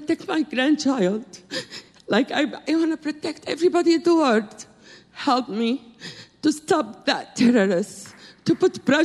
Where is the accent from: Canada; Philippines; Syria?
Syria; now in United States; I'm from Syria. I'm a Kurdish. And I'm American too. I came to this country.